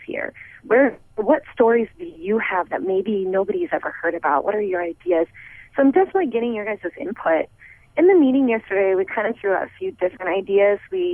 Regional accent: South Dakota, United States; the Pierre, South Dakota concept a few times. I think that they really like the idea of going back to my home state and filming in some areas there as well

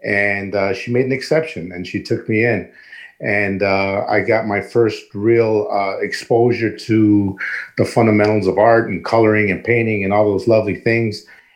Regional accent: East Chicago, Indiana, United States; I'm born and raised here in East Chicago, my hometown. I went to Holy Trinity School. I ended up going to Bishop Knoll.

